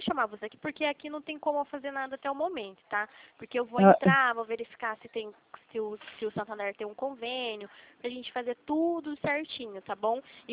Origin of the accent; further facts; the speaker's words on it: Limeira, São Paulo, Brazil; eu sou aqui de Limeira